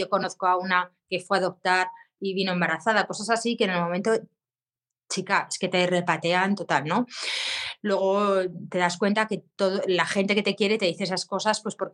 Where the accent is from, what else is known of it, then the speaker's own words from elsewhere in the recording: Zaragoza, Aragon, Spain; tengo 48 años, soy de Zaragoza